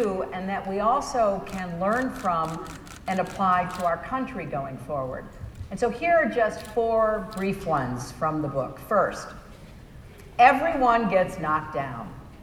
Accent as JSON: {"language": "English", "country": "United States", "said": "well, as a person, I'm okay. But as an American, I am really concerned."}